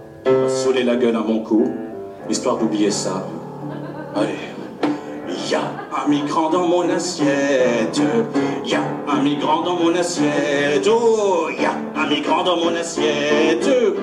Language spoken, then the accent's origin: French; Gabon; now in Marseille, France; Alors, moi je viens du Gabon.